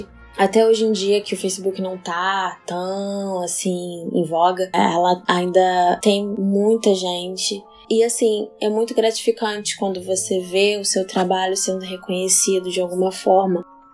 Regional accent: Niterói, Rio de Janeiro, Brazil; E eu sou de Niterói, Rio de Janeiro, tenho 32 anos

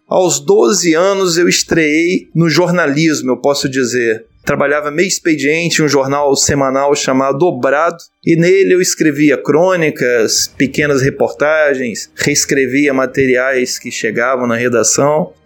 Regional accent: Cachoeiro de Itapemirim, Espírito Santo, Brazil; Eu nasci em Cachoeiro de Itapemirim, no Espírito Santo, no ano de 1974.

